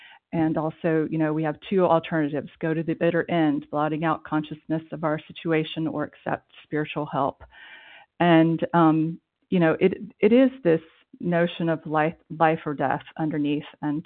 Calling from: France; I'm calling in from France.

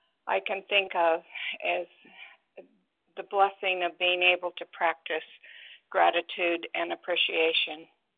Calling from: Eugene, Oregon, United States; in Eugene, Oregon, and it's such a beautiful day in the neighborhood.

